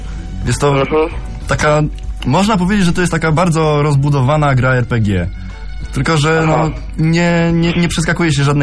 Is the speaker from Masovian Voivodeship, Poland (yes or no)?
yes; Warsaw, Masovian Voivodeship, Poland; Ja też z Warszawy.